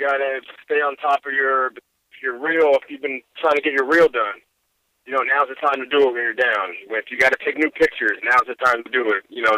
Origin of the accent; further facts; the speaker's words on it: San Francisco, California, United States; Yeah, I'm from the Bay Area. I'm a 49ers fan, you know, from San Francisco.